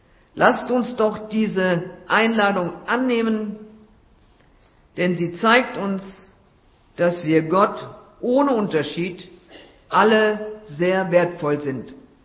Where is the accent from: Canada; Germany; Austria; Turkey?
Austria; Bludenz, Vorarlberg; In Bludenz, wo ich herkomme, wo ich so lange gearbeitet habe